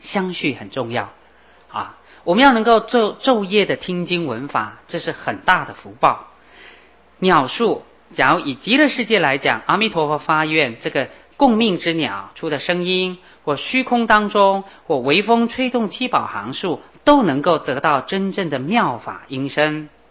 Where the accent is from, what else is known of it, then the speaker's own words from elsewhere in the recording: China; 这一点我们中国人比较少忽略。